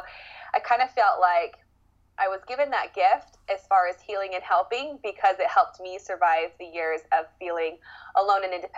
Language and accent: English; Idaho, United States; now in Salt Lake City, United States; So I'm currently living in Salt Lake City. I'm from Idaho, little country, backwoods a little bit, rodeoed in high school, grew up on a ranch. So I'm from Idaho.